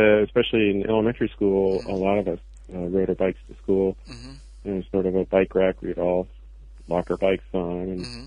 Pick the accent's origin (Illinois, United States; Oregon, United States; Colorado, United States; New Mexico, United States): New Mexico, United States; Los Alamos; also born or lived in Belgium; Well, I grew up in New Mexico, in Los Alamos, New Mexico.